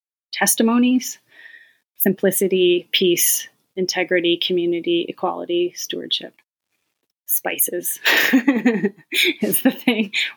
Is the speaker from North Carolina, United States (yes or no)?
no; New York, United States; halfway between here and my hometown on Cuba Lake, near halfway up Cuba Lake.